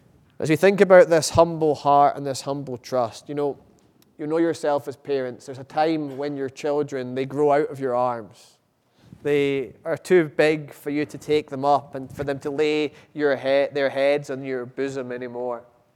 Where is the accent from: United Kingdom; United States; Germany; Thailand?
United Kingdom; Scotland; when I was growing up in Scotland.